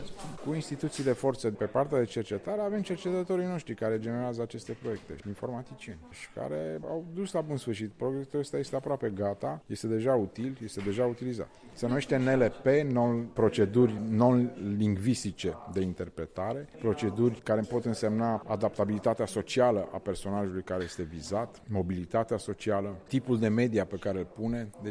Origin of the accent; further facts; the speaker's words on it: Bucharest, Romania; Sunt din România, m-am născut în Bariera Vergului, când nu erau blocuri acolo.